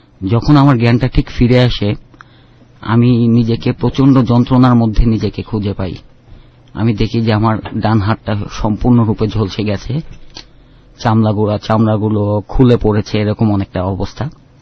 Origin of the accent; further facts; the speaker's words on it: Dhaka, Dhaka Division, Bangladesh; আমার বেড়ে ওঠাটা সেই পুরনো ঢাকাতেই।